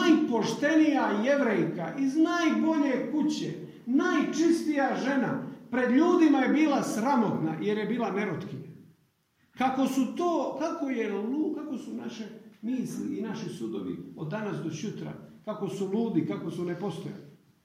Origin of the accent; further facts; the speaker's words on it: Montenegro; A mi smo Crnogorci znali, ali trebalo je pušaka, trebalo je muških glava i tako dalje.